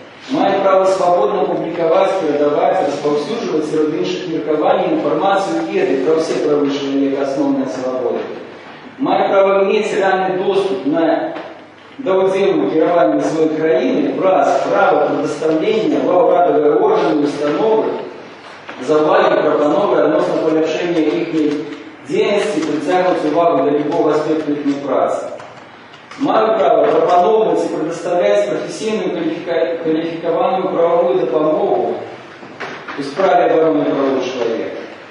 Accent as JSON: {"language": "Russian", "country": "Belarus", "said": "мы, белорусы"}